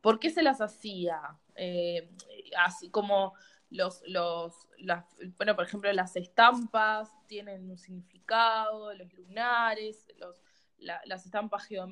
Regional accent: Uruguay; yo lo siento igual de doloroso siendo uruguaya y que la situación acá sea distinta que en Estados Unidos

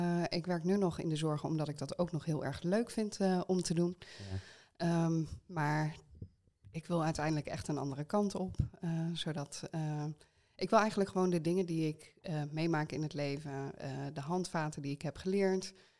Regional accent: Zevenaar, Gelderland, Netherlands; also born or lived in Enschede; Ik ben geboren in Enschede en daarna ben ik verhuisd naar Zevenaar, een klein dorpje bij Arnhem in de buurt. En daar heb ik 22 jaar gewoond en ik kom uit een samengesteld gezin.

